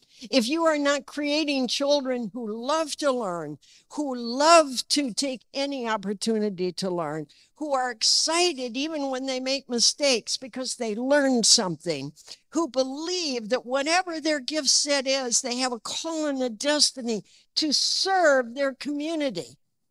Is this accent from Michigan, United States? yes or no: yes; Michigan, United States; I grew up in the Midwest. I grew up in a small community. But I can remember my mom and I would go downtown to Flint